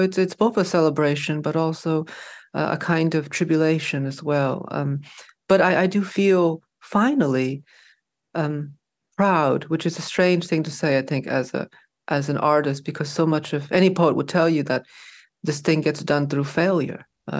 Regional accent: Hartford, Connecticut, United States; I grew up in Hartford, going to the Baptist church, and we saw, every week we heard about Noah's Ark.

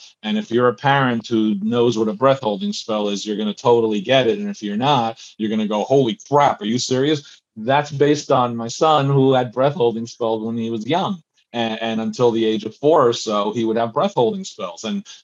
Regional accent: New Jersey, United States; I'm from Jersey. We're going to know it.

